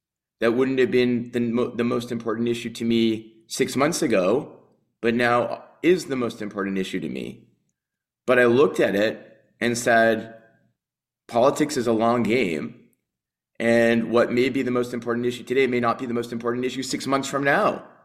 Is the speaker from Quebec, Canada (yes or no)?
yes; Quebec, Canada; I'm an English-speaking Quebecer as well as a Jew.